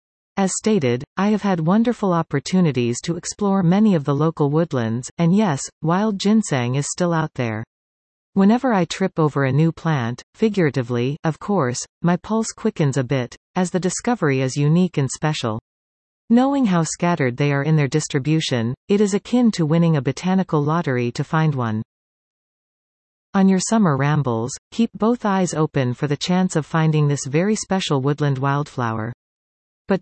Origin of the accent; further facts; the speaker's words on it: Orillia, Ontario, Canada; My hometown is Orillia, an area once upon a time a never-ending flow of forested land, where, apparently, wild ginseng grew in some profusion.